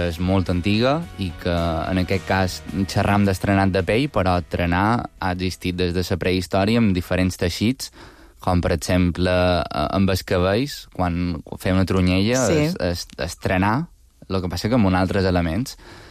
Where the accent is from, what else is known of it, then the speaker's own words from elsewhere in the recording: Sant Joan, Balearic Islands, Spain; a Sant Joan, per exemple, que és el meu poble